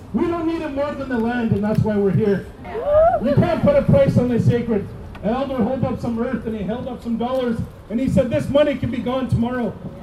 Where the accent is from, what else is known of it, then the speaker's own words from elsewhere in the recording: Vancouver, British Columbia, Canada; I'm from the Tisleotu Nation. That's in Vancouver, British Columbia.